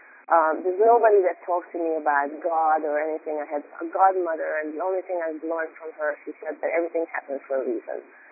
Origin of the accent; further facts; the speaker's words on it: Hungary; I grew up in Hungary in a socialist country during the time of socialism, so making money was really not something that people were able to do.